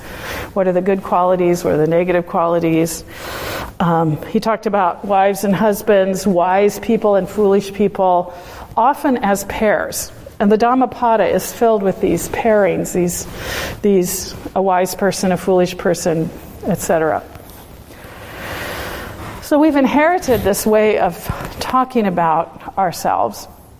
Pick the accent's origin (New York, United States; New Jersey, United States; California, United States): California, United States; border, called the McKinney Fire. I'm distracted today because that fire is a couple of miles from my hometown, and my sister and family have had to evacuate